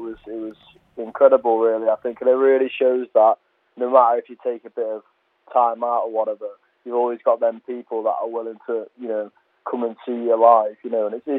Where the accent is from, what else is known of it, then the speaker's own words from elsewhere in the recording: Lincoln, East Midlands, United Kingdom; we're all from Lincoln, all originated here and that.